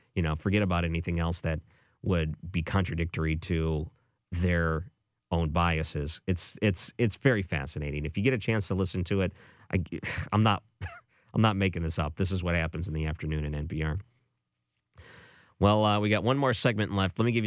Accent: Detroit, Michigan, United States; I grew up in Detroit. Tigers were terrible for a long, long time.

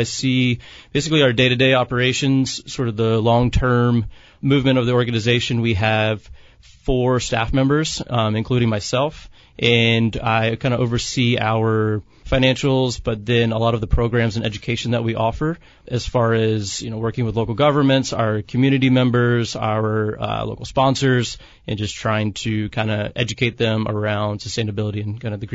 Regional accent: Savannah, Georgia, United States; I'm actually from the South, from Savannah, Georgia, visiting grandparents out in the country

